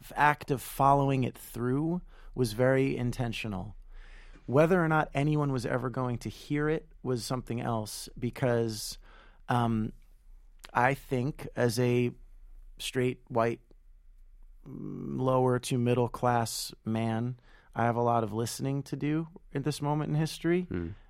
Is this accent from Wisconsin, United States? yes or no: no; New York City, New York, United States; I'm a New Yorker. I've lived here my whole life.